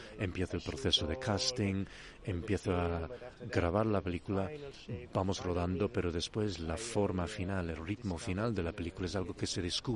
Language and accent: Spanish; Romania; Spanish is a second language; Vengo de una cultura quizás menos desarrollada. Vengo de Rumanía.